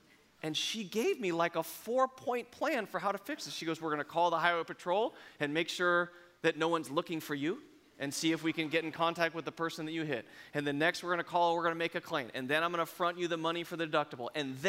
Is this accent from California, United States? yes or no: yes; Martinez, California, United States; heading toward Monument Boulevard to where I grew up in Martinez